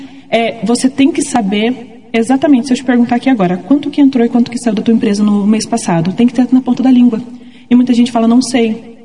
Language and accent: Portuguese; Londrina, Paraná, Brazil; É que eu sou de Londrina, acabo confundindo, perdão.